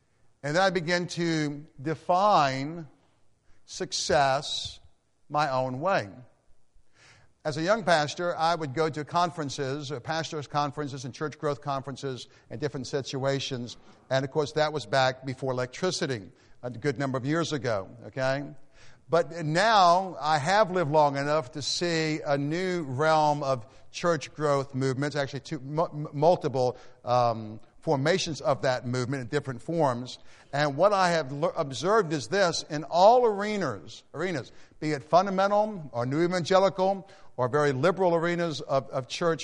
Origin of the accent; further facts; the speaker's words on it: United States; So I thank God I'm an American, but I've got to be careful.